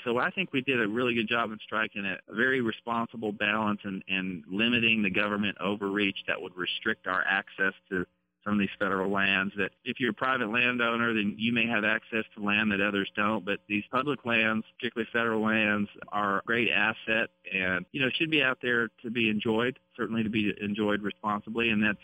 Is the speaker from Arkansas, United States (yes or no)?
yes; Arkansas, United States; where are you from? I say Arkansas, 1st District